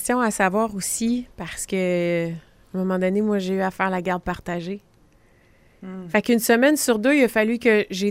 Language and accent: French; Sherbrooke, Quebec, Canada; now in Quebec City, Canada; Ben moi, je me rappelle la journée que je suis partie, que j'ai quitté Sherbrooke pour m'en venir ici à Québec.